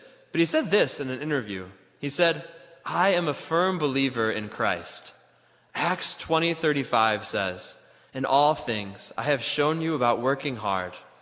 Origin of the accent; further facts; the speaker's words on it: Ann Arbor, Michigan, United States; So I'm a born and raised Wolverine. Both my parents went to Michigan. I grew up in Ann Arbor.